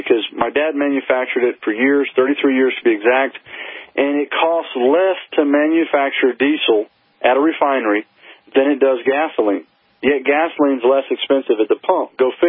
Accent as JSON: {"language": "English", "region": "Louisiana", "country": "United States", "tie": "born or raised there", "said": "You know, I come from a petrochemical background. Growing up in Southwest Louisiana, that's where most of the fuel for the country comes from. It's full of refineries. That's what they do. And so I had an upbringing in that environment."}